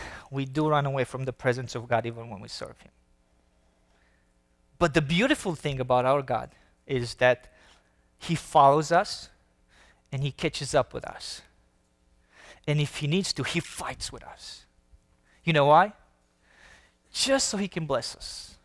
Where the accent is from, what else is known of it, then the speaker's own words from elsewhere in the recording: Romania; And of course, you know I'm from Romania, so I do have Romania in my heart.